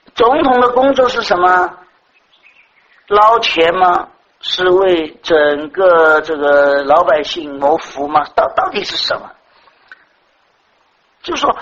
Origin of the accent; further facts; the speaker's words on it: Shanghai, China; 就像我们上海人讲的空心大老官